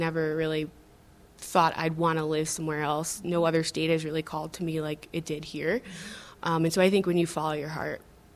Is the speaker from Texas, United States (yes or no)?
no; New York, United States; now in Denver, United States; I decided to move to Denver because I wanted a change. I was born in New York and raised there and lived there my entire life.